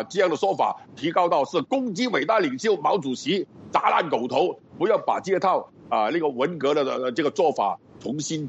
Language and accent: Chinese; Hong Kong; 我们香港人或者广东人那个在学普通话的时候呢，就有闹这个笑话。我们讲皮鞋的鞋啊，在粤语当中呢跟小孩子的孩啊是一样的发音的。